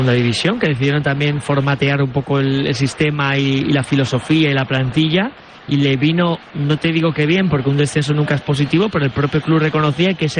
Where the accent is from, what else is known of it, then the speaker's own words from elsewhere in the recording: Madrid, Community of Madrid, Spain; Yo soy de Madrid, pero lo he comentado aquí alguna vez. Por parte paterna es mi familia de Málaga, por parte materna es de Coruña.